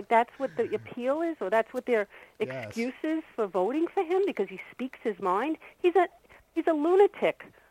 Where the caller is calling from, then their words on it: Ronkonkoma, New York, United States; Hi, I'm calling from Ronkonkoma.